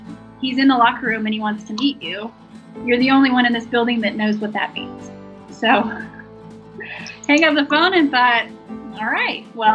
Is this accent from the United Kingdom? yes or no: no; Wyoming, United States; Born in Wyoming, small town, lived with a family that moved often due to my father's job, and his career took us all over the United States.